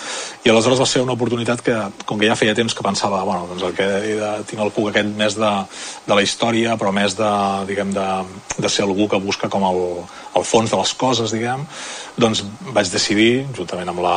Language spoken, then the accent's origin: Catalan; Manresa, Catalonia, Spain; born there; jo vaig néixer aquí a Manresa, bàsicament al barri de la plaça Mallorca, carrer Torres i Bages